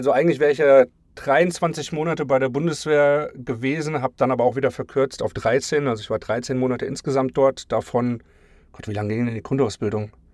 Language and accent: German; Germany; gebürtig, also geboren in Deutschland, da aufgewachsen